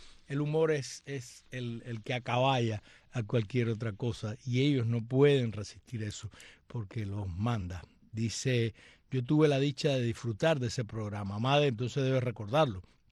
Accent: Cuba; soy una cubana

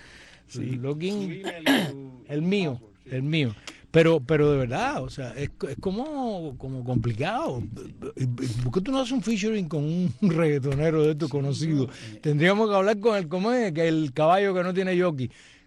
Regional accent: Cuba; Sí, somos cubanos, músico, entendemos.

